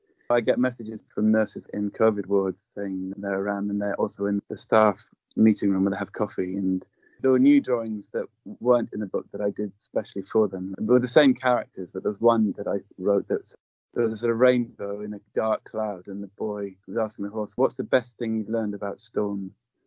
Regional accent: England, United Kingdom

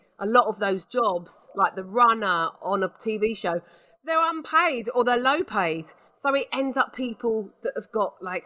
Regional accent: South East England, United Kingdom; I'm from Kent originally, and people often introduce me on stage as like, oh, one time I got introduced as that Cockney lass. I'm like, I'm not Cockney, I'm Kent.

